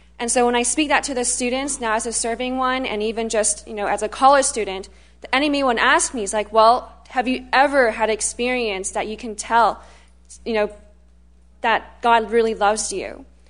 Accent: Toronto, Ontario, Canada; I'm from Toronto.

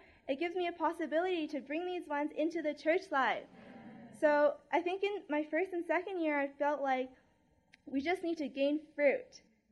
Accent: Coquitlam, British Columbia, Canada; I'm from Coquitlam, Canada. I'm entering into my third year at UBC.

